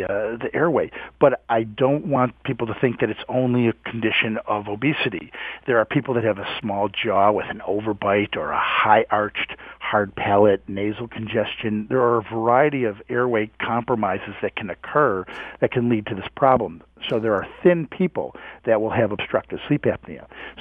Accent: Houston, Texas, United States; I am from Houston.

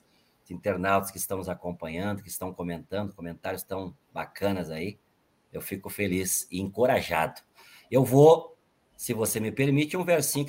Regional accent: Miraguaí, Rio Grande do Sul, Brazil; Miraguaí, minha terra natal, foi a primeira cidade que fez o primeiro núcleo

